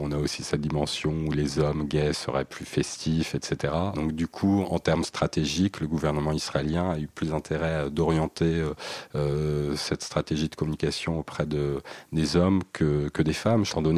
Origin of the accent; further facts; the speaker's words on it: Paris, Île-de-France, France; puisque je suis de Paris